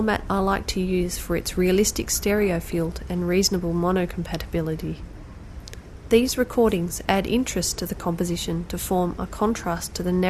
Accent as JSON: {"language": "English", "region": "Victoria", "country": "Australia", "said": "I'm an Australian sound artist living and working in country Victoria."}